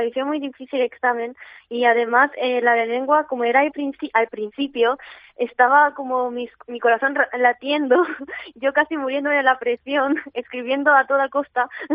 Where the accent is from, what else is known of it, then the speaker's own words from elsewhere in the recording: South Korea; Spanish is a second language; now in Spain; como soy coreana y he vivido en España 10 años